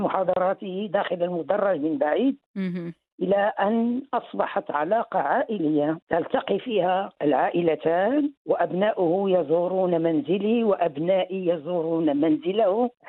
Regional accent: Rabat, Rabat-Salé-Kénitra, Morocco; born there; أنا من مواليد مدينة الرباط، وداخل المدينة العتيقة، داخل أسوار مدينة الرباط

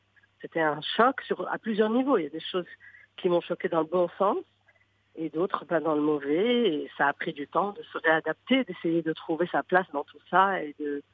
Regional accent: Morocco; je suis marocaine

